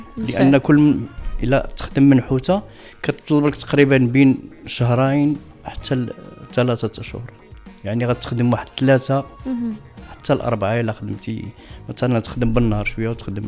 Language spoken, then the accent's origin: Arabic; Fes, Fès-Meknès, Morocco; كنا نسكن في واحد الحي مدينة فاس، أنا سكنت وترعرعت في مدينة فاس